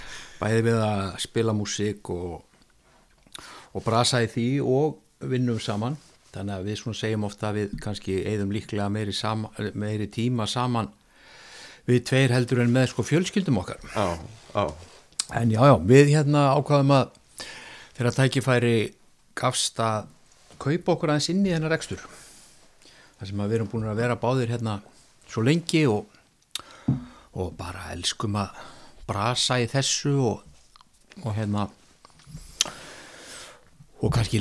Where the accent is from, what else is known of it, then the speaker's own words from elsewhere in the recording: Neskaupstaður, Eastern Region, Iceland; mjög gott og gaman að alast upp á Neskaupstað